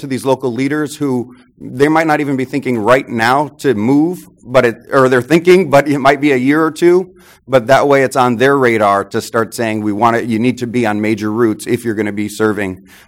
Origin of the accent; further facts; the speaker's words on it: Chicago, Illinois, United States; I'm from Chicago